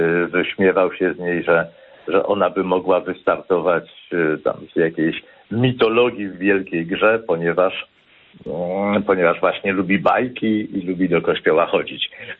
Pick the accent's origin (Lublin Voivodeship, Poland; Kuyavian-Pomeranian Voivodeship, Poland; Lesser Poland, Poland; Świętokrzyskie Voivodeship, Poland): Lesser Poland, Poland; Kraków; Ja jako krakowianin z tej starej części Krakowa przyznam